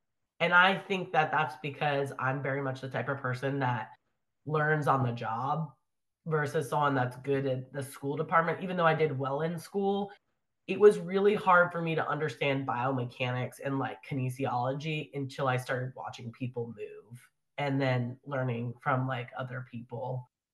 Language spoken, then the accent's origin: English; Virginia, United States; I'm from Virginia and I applied to a lot of the big schools, and it's very competitive in Virginia